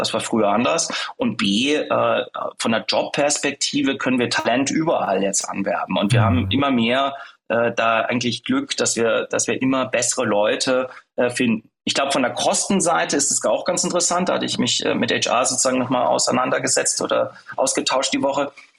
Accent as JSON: {"language": "German", "region": "Berlin", "country": "Germany", "tie": "born there", "said": "Nein, also ich bin gern in Berlin. Ich bin ursprünglich auch mal in Berlin geboren."}